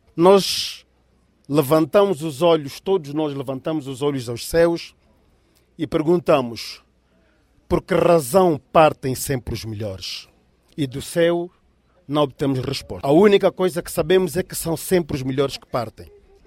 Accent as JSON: {"language": "Portuguese", "region": "Cabinda", "country": "Angola", "said": "Uma família que começa de Cabinda, de onde eu venho, e se espalha por todo o país."}